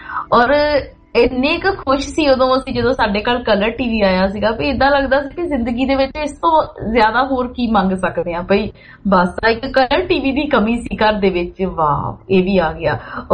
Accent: Punjab, India; ਜਿਹੜਾ ਪਿੰਡ ਸਾਡਾ ਜੱਦੀ ਮਕਾਨ ਆ, ਜਿੱਥੇ ਚਲੋ ਅਸੀਂ ਵੱਡੇ ਹੋਏ ਹੈ ਨਾ, ਉਹ ਸੀ ਜੀ ਜੀ ਟੀ ਰੋਡ ਦੇ ਉੱਤੇ, ਜਲੰਧਰ ਪਠਾਨਕੋਟ ਦਾ ਜਿਹੜਾ ਮੇਨ ਜੀ ਟੀ ਰੋਡ ਆ, ਉਹਦੇ ਉੱਤੇ ਸਾਡਾ ਪਿੰਡ ਆ।

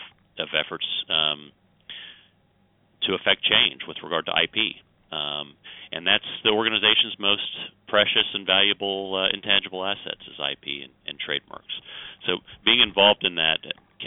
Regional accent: Oklahoma, United States; I'm a lawyer from Oklahoma, actually.

